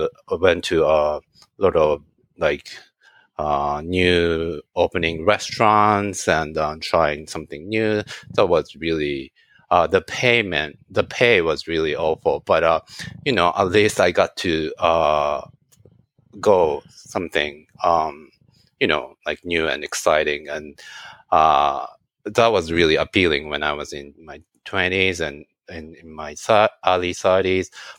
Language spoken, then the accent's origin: English; Kawasaki, Kanagawa, Japan; English is a second language; moved away as an adult; I'm from Kawasaki, Kanagawa Prefecture. It's like a suburb of, like New Jersey, suburb of New York. And, I basically, I was born there, I grew up there, and most of my life I've lived in Japan till 27 or so.